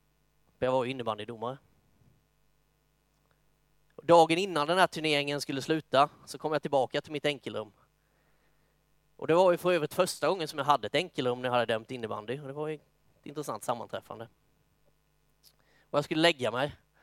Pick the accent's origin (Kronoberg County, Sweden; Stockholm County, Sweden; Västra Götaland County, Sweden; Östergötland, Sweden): Kronoberg County, Sweden; Myresjö; Jag är uppvuxen i ett kristet hem i Myresjö och var med sen när jag var liten i pingstförsamlingen i Landsbro.